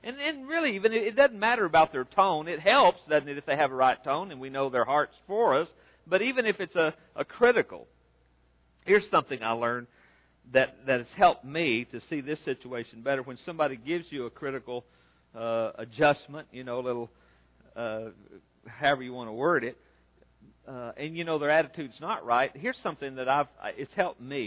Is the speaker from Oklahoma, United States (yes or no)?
yes; Oklahoma City, Oklahoma, United States; and I come from Oklahoma City, and I'm in a hurry.